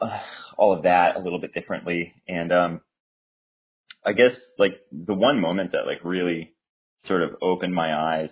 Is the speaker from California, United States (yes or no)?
no; Worcester, Massachusetts, United States; also born or lived in Maine; I grew up in Maine, in a little town on the northern border of Maine, and I moved down to Worcester, Massachusetts in my younger years and grew up there for the most part